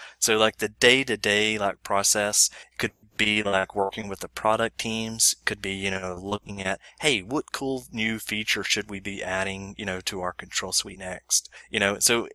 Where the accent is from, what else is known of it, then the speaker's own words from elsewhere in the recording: Alabama, United States; So obviously from my wonderful accent, people are always wondering, where's this guy from? And so I always start off with, I'm from Alabama.